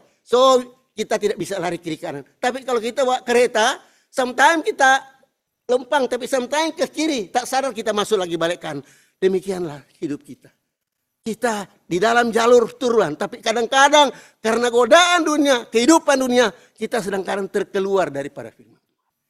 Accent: Indonesia; Di Indonesia, di negara saya, negara miskin

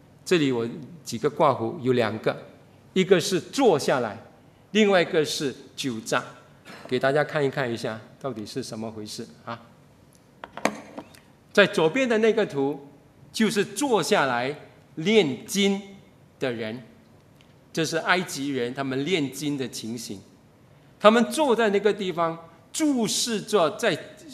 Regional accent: Singapore; 那这是我们新加坡人

